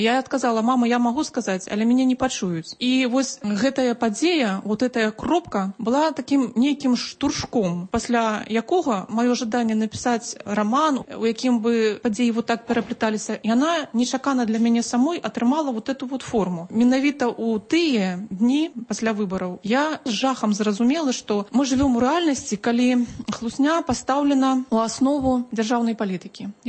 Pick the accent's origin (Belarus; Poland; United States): Belarus; Ukrainian is a second language; Ми білоруси. Тут нема про що говорити.